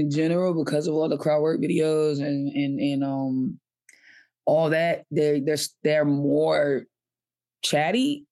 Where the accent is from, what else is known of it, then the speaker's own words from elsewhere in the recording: Boston, Massachusetts, United States; also born or lived in Atlanta; I grew up in Boston, and then I moved to Atlanta for a little while, like college age, and then came back to Boston. I started comedy in Boston.